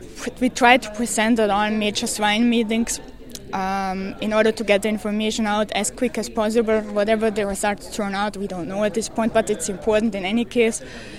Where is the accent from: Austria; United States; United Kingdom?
Austria; I'm originally from Austria.